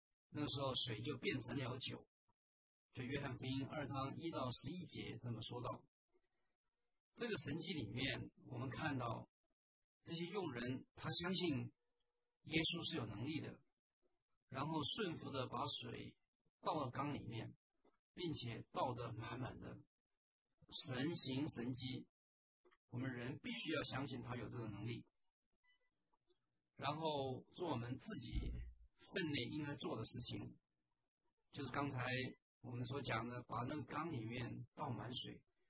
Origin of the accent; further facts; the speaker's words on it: China; 我们中国人都说江山易改本性难移